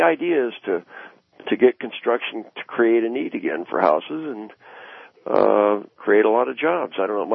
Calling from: Portland, Oregon, United States; and I'm from Portland, and I understand you live in a boathouse, and I love that area out there on the Willamette.

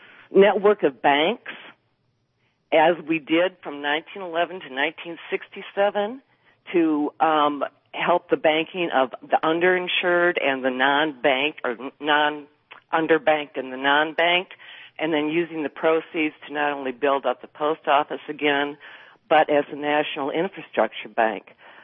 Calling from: Lee's Summit, Missouri, United States; from Lee Summit, Missouri.

